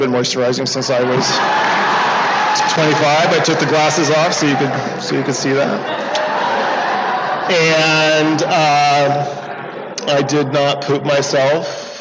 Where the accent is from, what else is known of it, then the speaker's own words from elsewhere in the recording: Yorba Linda, California, United States; I was born and raised in Yorba Linda, California, land of gracious living behind the orange curtain.